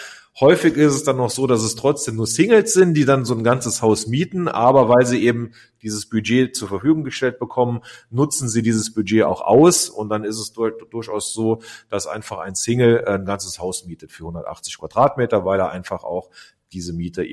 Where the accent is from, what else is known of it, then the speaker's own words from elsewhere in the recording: Rhineland-Palatinate, Germany; now in Wittlich, Germany; ich komme ja aus der Nähe von Bitburg, vom kleinen Dorf, und bin ja seit vielen Jahren schon hier in Wittlich ansässig